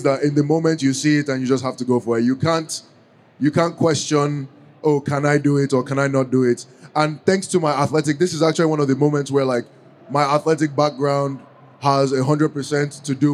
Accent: Nigeria; the reason why we're authentically Nigerian is because we are Nigerian.

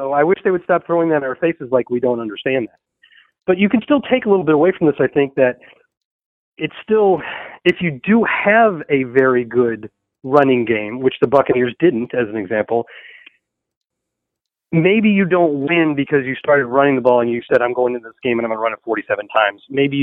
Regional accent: St. Louis, Missouri, United States; And I grew up in Missouri on the other side of the state in St. Louis. So it was close to home too.

